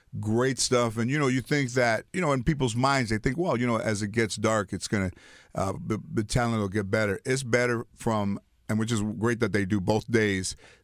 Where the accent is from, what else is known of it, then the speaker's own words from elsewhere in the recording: Mission Hills, California, United States; he grew up in San Fernando, I grew up in San Fernando Mission Hills, so rarely would you see a director and a guy, two guys come out of the same neighborhood